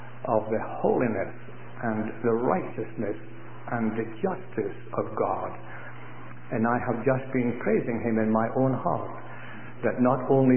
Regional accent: Scotland, United Kingdom; moved away; Being a Scot, lived in Scotland for many years. We were home last year and we went to our roots. I even went to the house that I was born in.

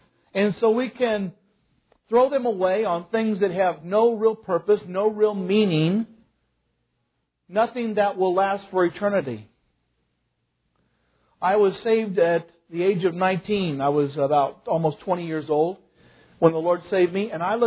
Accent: Boonville, United States; In my hometown of Boonville, there's this wonderful bread store right on Main Street.

